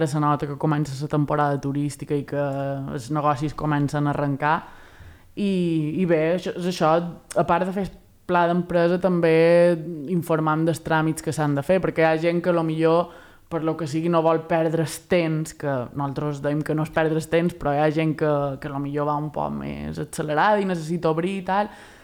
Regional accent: Palma, Balearic Islands, Spain; Jo som de Palma i a Palma ha arribat.

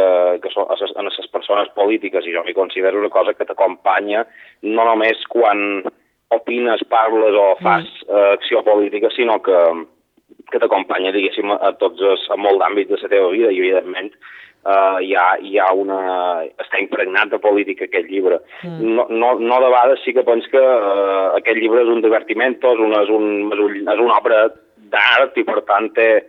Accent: Balearic Islands, Spain; dir que els mallorquins, escolta, no som perifèria de res, som el centre del món.

